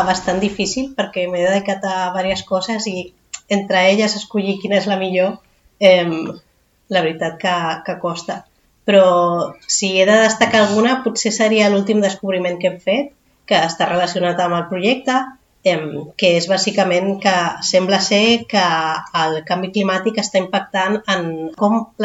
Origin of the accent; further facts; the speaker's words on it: Barcelona, Catalonia, Spain; born there; Doncs jo vaig néixer a Barcelona l'any 1992.